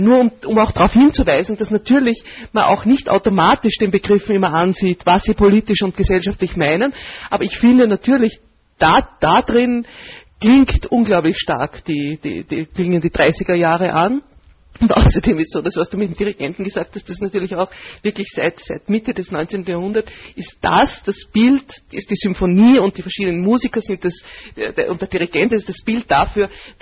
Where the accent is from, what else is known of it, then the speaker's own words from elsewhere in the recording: Austria; in den 30er Jahren auftritt bei uns in Österreich